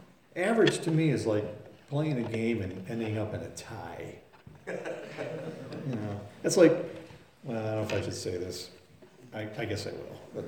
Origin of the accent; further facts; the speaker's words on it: Scotland, United Kingdom; Maybe it's just because I'm a Scotsman